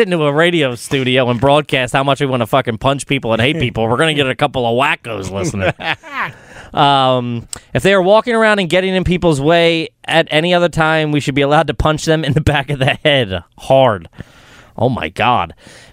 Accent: Wales, United Kingdom; I'm Welsh myself

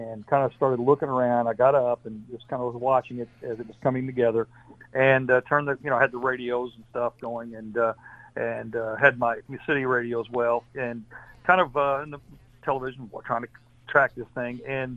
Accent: El Dorado, United States; growing up in El Dorado, you know, my dad was worked at the water company and was the superintendent

